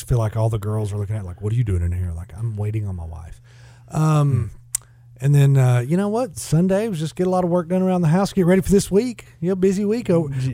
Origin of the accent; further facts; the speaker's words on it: Oklahoma, United States; Growing up in Oklahoma in Central Time, and I still, in my mind, Central Time makes the most sense.